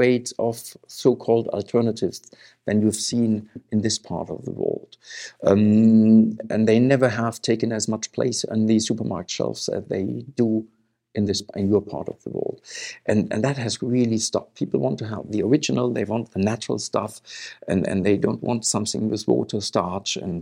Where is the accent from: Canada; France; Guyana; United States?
France; Normandy; I'm basically from Normandy.